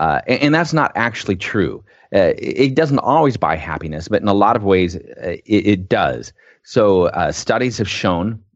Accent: Portland, Oregon, United States; I grew up here in Portland, Oregon.

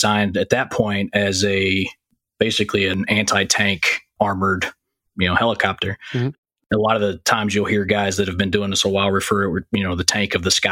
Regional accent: West Virginia, United States; moved away; So I kind of grew up as a military brat. My family's primarily from southern West Virginia, and because of that, my dad and myself both, we got out of there as fast as we could.

